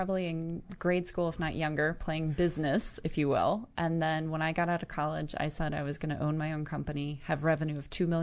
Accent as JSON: {"language": "English", "town": "Norfolk", "region": "Virginia", "country": "United States", "tie": "born or raised there", "said": "I grew up in Norfolk, Virginia Beach area."}